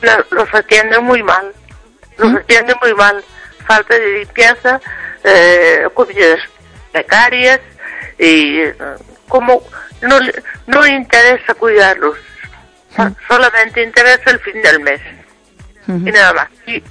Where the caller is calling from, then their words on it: Ourense, Galicia, Spain; de Orense, de la provincia de Orense.